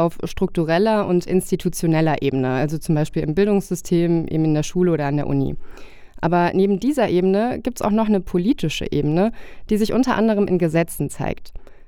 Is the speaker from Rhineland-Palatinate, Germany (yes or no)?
yes; Koblenz, Rhineland-Palatinate, Germany; Vor ziemlich genau 4 Jahren gab es so einen Mordfall in meiner Heimatstadt Koblenz.